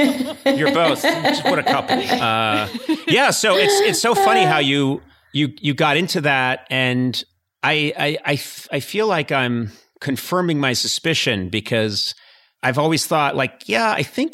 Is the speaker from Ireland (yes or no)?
yes; Ireland; Nope, I'm Irish, and that's not going to happen.